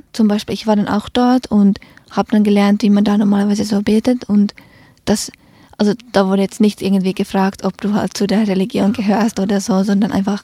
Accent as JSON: {"language": "German", "country": "Finland", "lives_now": "Germany", "said": "ich glaube in Deutschland und in meiner Heimat in Finnland sind die Leute halt ein bisschen mehr zurückhaltend"}